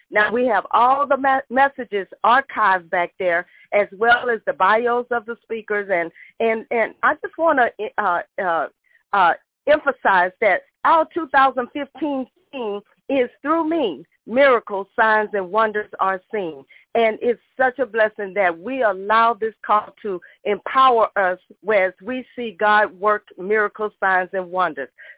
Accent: Ocean Springs, Mississippi, United States; now in El Campo, United States; of course, I'm from the Mississippi Gulf Coast in Ocean Springs, Mississippi, but I am still in Texas. Yes, I am here in El Campo, Texas

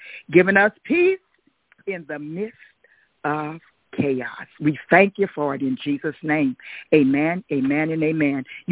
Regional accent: Monticello, Mississippi, United States; And this is the Queens Temple Church of God in Christ family that I grew up here in Monticello, Mississippi.

